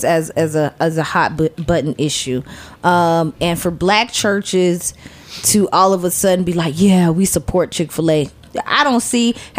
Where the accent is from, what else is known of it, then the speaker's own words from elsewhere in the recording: the South, United States; I grew up in the South.